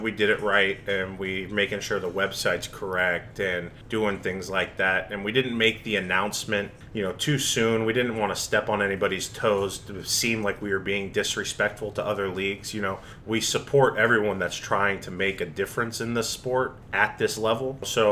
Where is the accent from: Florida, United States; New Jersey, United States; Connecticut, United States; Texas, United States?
Florida, United States; New Port Richey; Yeah, I grew up right here in Newport Richey. My mom moved down from Massachusetts.